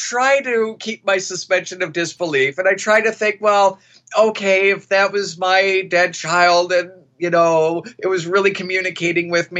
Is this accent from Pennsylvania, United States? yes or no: no; Wisconsin, United States; Well, I am from Wisconsin.